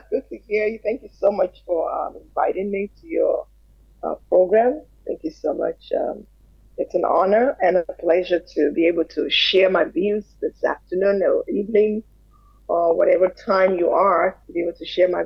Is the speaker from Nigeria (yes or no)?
yes; Nigeria; now in United States; I reside in the U.S. I'm a Nigerian American citizen.